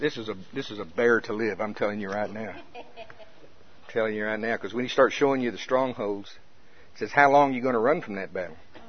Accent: Shawnee, United States; Hey, I'm from Shawnee.

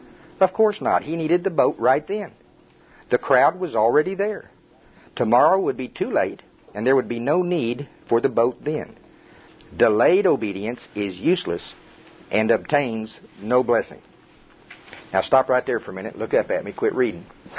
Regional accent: Oklahoma, United States; accent: Oklahoma; My Oklahoma accent says wash, you know, and I know it's not right

